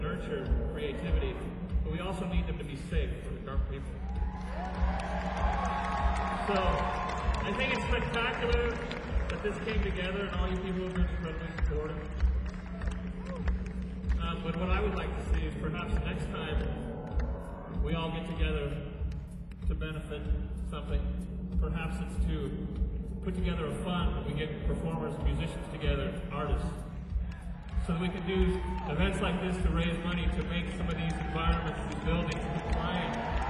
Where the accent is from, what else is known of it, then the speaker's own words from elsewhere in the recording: California, United States; I grew up in the East Bay and all around the Bay Area